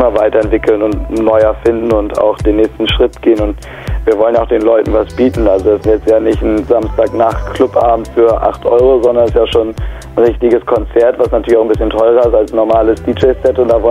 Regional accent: Mecklenburg-Vorpommern, Germany; also born or lived in Hamburg; Ich bin ja in Hamburg geboren, aber ich wohne seitdem ich 10, 11 bin in Mecklenburg an der Ostsee und bin auf jeden Fall ein Ostsee- und Küstenkind und wohne da ja auch wieder und immer noch.

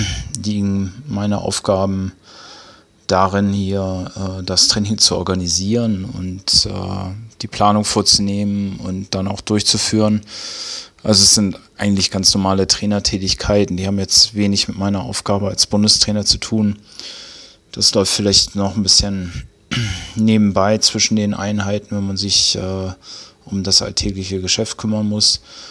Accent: Schleswig, Schleswig-Holstein, Germany; Das war in Schleswig und da bin ich groß geworden im TSV Schleswig, im Turn- und Schwimmverein.

